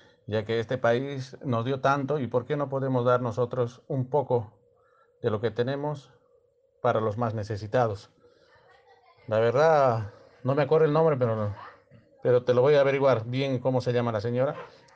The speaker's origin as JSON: {"language": "Spanish", "town": "La Plata", "region": "Buenos Aires Province", "country": "Argentina", "said": "nosotros somos de La Plata, el cinturón verde de aquí de La Plata."}